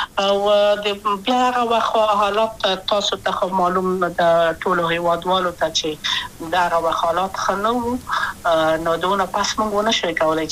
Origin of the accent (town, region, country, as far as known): Kabul, Afghanistan; born or raised there; also born or lived in Maidan Wardak